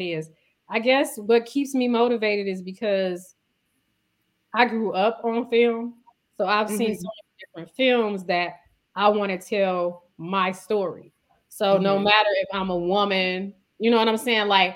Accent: Detroit, Michigan, United States; I am a writer, director, producer out of Detroit. I'm from the East Side.

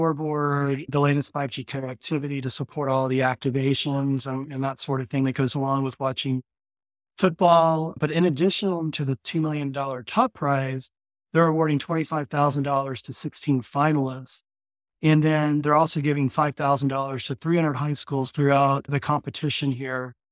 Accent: Austin, Texas, United States; I'm Texan. I live in Texas. I'm native to the Austin area.

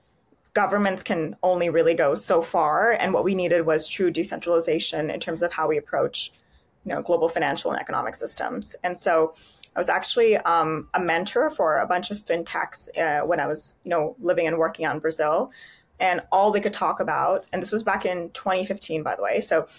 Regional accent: Canada; I'm originally Canadian, so basically raised there.

